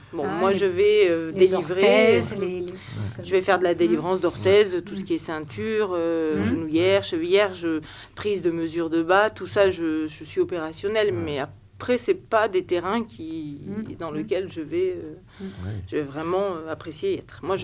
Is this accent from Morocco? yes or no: no; south of France, France; je suis originaire du Sud